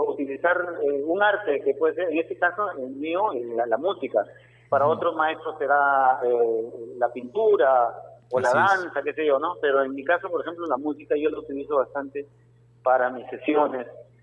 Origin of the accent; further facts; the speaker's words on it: Pimentel, Lambayeque, Peru; de la gente de mi barrio, de mi pueblo, yo soy de Pimentel, también me saludan por la calle